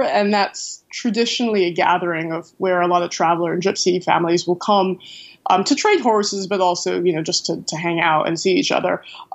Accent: United States; born there; first language English; well, you know, that's because it's my first language, right? And there's just kind of a disconnect because, you know, there isn't this great awareness of people that look Chinese that are born American and speak perfectly good English.

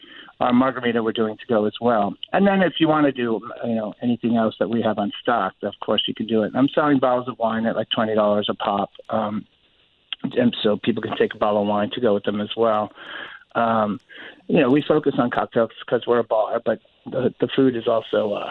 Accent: New York, United States; being a New Yorker for 48 years, it has such a New York feel to me

